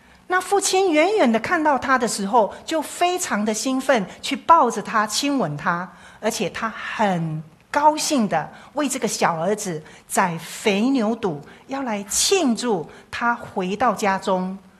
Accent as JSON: {"language": "Chinese", "country": "Taiwan", "said": "我们台湾话有一个说法叫做共辜"}